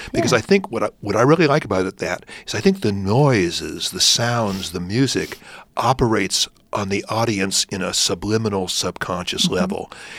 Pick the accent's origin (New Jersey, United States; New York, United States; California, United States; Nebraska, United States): California, United States; Hawthorne; growing up in Hawthorne, there was no nature in Hawthorne.